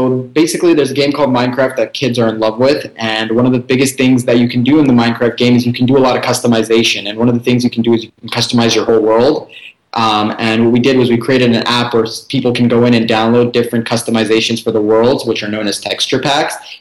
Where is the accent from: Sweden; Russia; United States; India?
India; Yeah, I am Indian, so that is a benefit. And so I can like speak the language